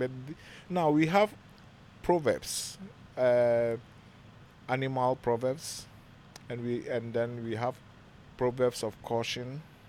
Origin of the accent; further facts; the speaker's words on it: Kumasi, Ashanti, Ghana; where my mom is from, that's where I'm from. So even though I was born in Kumasi and I lived in Kumasi all my life, I'm originally a native of Salt Pond.